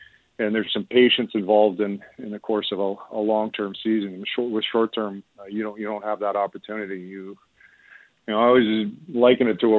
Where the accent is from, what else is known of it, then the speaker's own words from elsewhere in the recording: Canada; as a Canadian and as a hockey fan